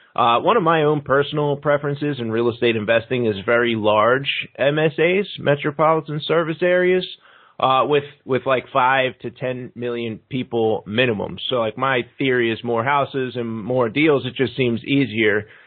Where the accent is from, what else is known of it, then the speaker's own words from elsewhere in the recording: Philadelphia, Pennsylvania, United States; now in Chicago, United States; And then I grew up in Philadelphia, so I'm a Pennsylvania guy most of my life before I got to Chicago.